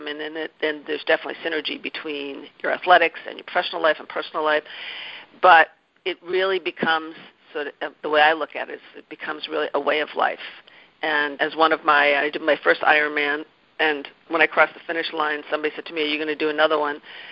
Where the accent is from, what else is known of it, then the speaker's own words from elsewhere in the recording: Boston, Massachusetts, United States; he lives not far from my hometown of Boston, and it's a wonderful time of year to be in New England.